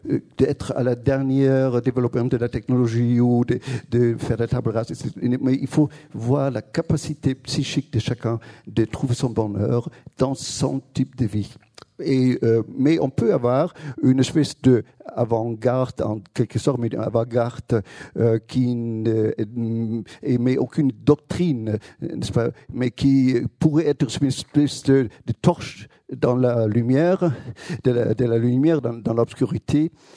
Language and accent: French; Germany; Moi-même, je suis philosophe, je suis allemand.